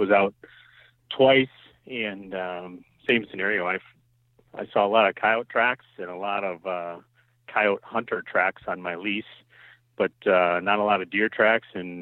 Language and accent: English; Wisconsin, United States; Yeah, so I'm from South Central Wisconsin. I live in Stoughton, Wisconsin.